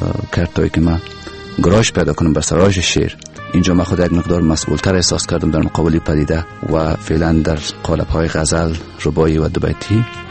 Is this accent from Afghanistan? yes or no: yes; Kabul, Afghanistan; born there; در سال 1362 خورشیدی در کابل در یک خانواده فرهنگی به دنیا آمدیم. زادگاه اصلی ما چاه آب، یکی از مربوطات ولایت تخار است.